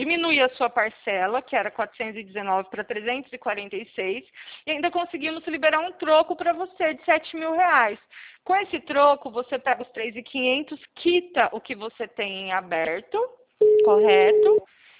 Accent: Presidente Prudente, São Paulo, Brazil; eu sou de Presidente Prudente

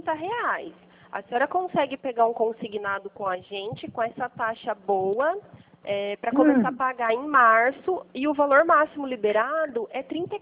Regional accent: Pirassununga, São Paulo, Brazil; eu sou de Pirassununga.

